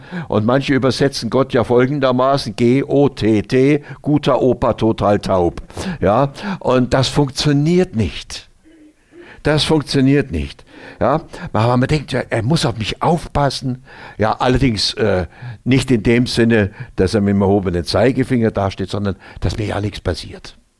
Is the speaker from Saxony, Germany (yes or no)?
no; Oberammergau, Bavaria, Germany; Ja, also bei uns daheim in Oberammergau, da hat man das so gesagt.